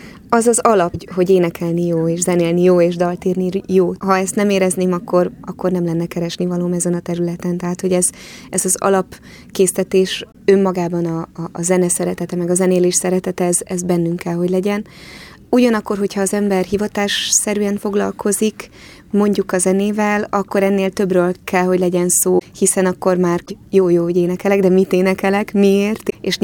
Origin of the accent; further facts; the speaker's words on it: Hungary; az, hogy Magyarországon nőttem föl, és egy belenőttem itt egy millióbe, egy kultúrába